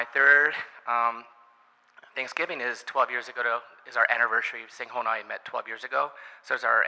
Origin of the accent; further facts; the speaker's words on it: Chicago, Illinois, United States; also born or lived in Texas; now in Rhode Island, United States; We moved here from, I'm not supposed to say this, but we accidentally had 2.5 years in Texas, but we're really from Chicago. We got out. We thank God for leading us to Rhode Island.